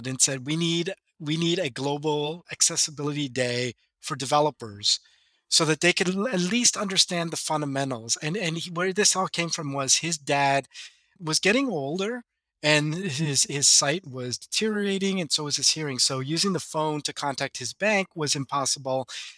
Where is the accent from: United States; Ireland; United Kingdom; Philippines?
Philippines; pronouns he, him. I am Filipino, black hair, dark eyes